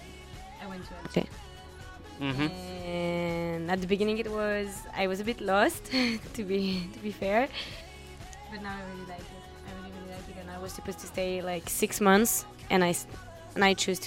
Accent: Nice, Provence-Alpes-Côte d'Azur, France; I come from Nice, but I study in Lyon.

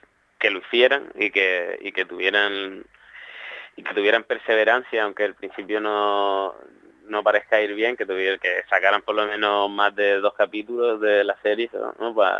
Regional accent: Las Palmas, Canary Islands, Spain; porque yo, que soy de Las Palmas, por ejemplo

